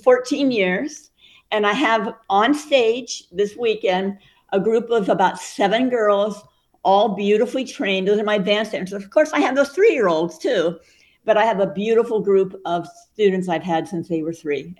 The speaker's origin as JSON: {"language": "English", "town": "Loomis", "region": "California", "country": "United States", "tie": "born or raised there", "said": "Well, I grew up in Loomis, actually."}